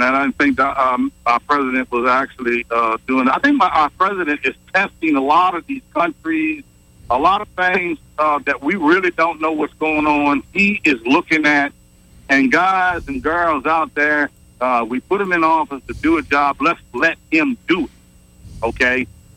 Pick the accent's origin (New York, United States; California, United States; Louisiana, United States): Louisiana, United States; I come from Southeast Louisiana. We get normal rainstorms that look like a typhoon.